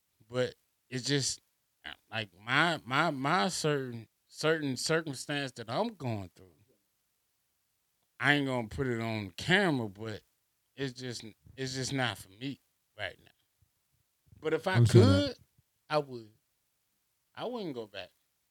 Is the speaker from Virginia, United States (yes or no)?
yes; Newport News, Virginia, United States; I was born in Bad News, Virginia, Newport News, Virginia. And I love Newport News, Virginia because that's my home where I was born and raised.